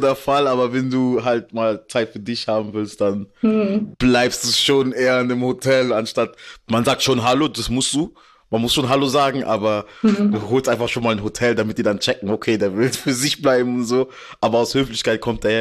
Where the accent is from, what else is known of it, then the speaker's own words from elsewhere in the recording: Karlsruhe, Baden-Württemberg, Germany; Also, ich liebe Stuttgart, es ist eine schöne Stadt. Ich liebe auch meine Stadt Karlsruhe. Und ja, wir sind alle aus Baden-Württemberg.